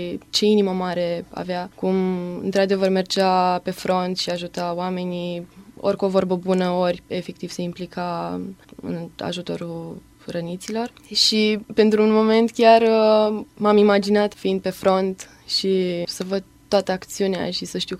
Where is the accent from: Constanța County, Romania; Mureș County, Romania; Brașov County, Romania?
Brașov County, Romania; Brașov; Vin din Brașov. Am absolvit Colegiul Național Andrei Șaguna, profil matematică-informatică.